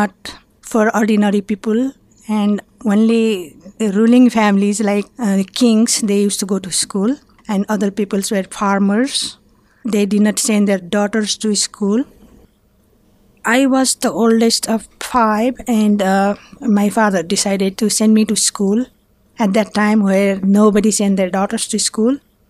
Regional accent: Nepal; born there; English is a second language; I was born in Nepal in 1951. It's between two big countries in Asia, China in the north and India in the south. It's a small landlocked country

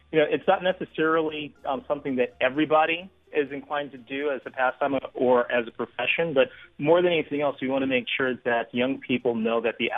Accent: Los Angeles, California, United States; Well, as an African-American myself, having grown up in Los Angeles, I'm originally from California

